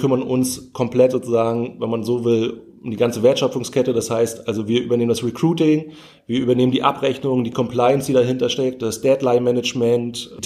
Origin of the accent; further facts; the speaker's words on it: Hamburg, Germany; Ich komme aus Hamburg auf der Alster